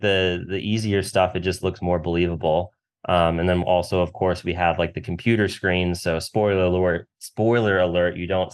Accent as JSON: {"language": "English", "region": "Missouri", "country": "United States", "said": "I'm from Missouri originally."}